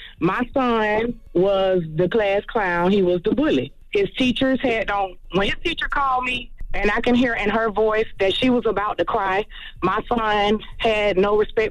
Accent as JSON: {"language": "English", "town": "Jacksonville", "region": "Florida", "country": "United States", "said": "I'm from Jacksonville, Florida."}